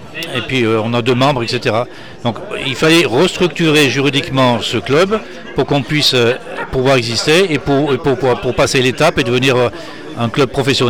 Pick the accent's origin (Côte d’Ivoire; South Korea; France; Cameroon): France; Le Puy-en-Velay, Auvergne-Rhône-Alpes; je suis originaire du Puy, j'ai grandi dans les tours de guitare.